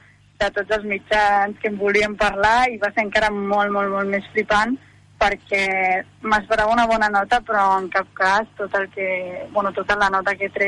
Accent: Sant Boi de Llobregat, Catalonia, Spain; jo soc de Sant Boi, així que bueno, he estat sempre als Salesians de Sant Boi

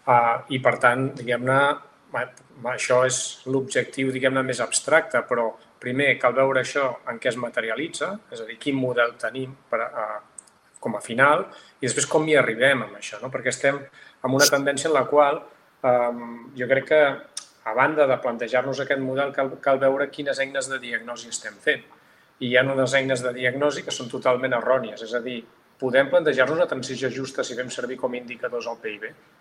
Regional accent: Tarragona, Catalonia, Spain; jo visc a Tarragona, soc de Tarragona, és una ciutat i un entorn que depèn fortament de la petroquímica.

